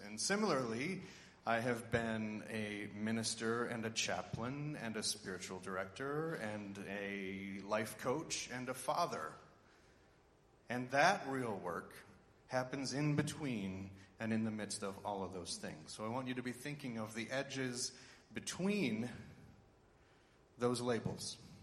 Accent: St. Petersburg, Florida, United States; I am from St. Petersburg, Florida, in the United States.

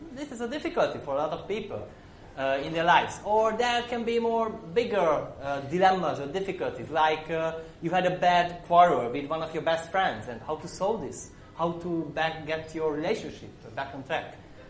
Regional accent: Hungary; from Hungary.

